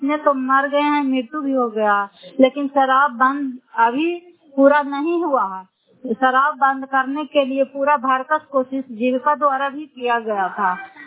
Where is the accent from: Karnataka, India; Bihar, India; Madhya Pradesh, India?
Bihar, India; Fatehpur; घर फतेहपुर पंचायत मकरौता, जिला नालंदा और करात ससुराय ब्लॉक की निवासी हूँ।